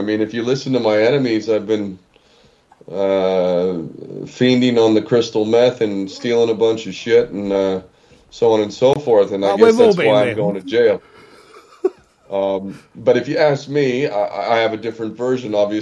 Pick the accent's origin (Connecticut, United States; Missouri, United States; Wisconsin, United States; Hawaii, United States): Hawaii, United States; But anyway, a Hawaiian, I'm a Hawaiian national.